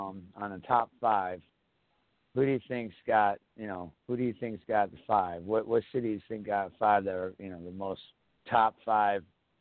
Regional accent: Detroit, Michigan, United States; I am from Detroit.

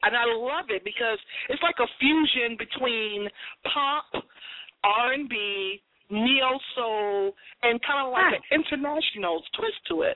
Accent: Boston, Massachusetts, United States; Now listen, I'm from Boston, Massachusetts, and people often say, are there Black people in Boston?

